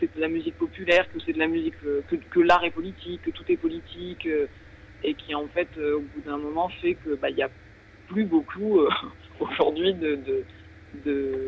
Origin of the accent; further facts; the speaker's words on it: Île-de-France, France; Je dis notre parce que moi j'ai grandi en Seine-Saint-Denis.